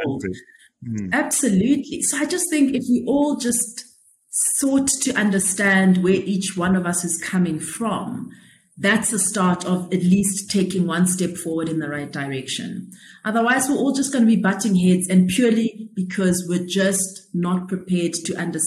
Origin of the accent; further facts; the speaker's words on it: South Africa; regardless of who you are as a South African, in order for us to move forward, is starting by seeking to understand.